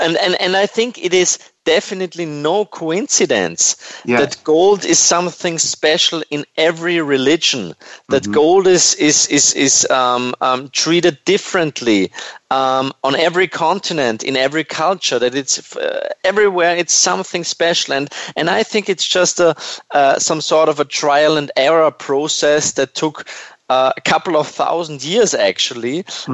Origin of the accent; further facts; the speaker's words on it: Vienna, Austria; over here in Austria, where I was born and raised in Vienna